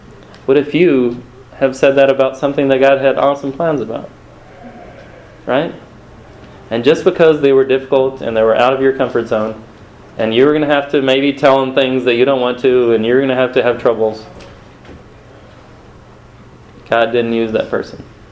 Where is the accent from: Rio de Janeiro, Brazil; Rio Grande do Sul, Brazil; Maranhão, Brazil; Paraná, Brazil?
Paraná, Brazil; we came from London, from Paraná, which is the state where I was born.